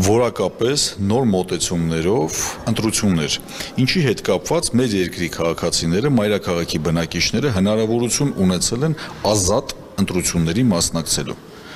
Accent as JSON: {"language": "Armenian", "region": "Yerevan", "country": "Armenia", "said": "սա ամենամտահոգիչ ինձ համար հանգամանքն է որպես երևանցի"}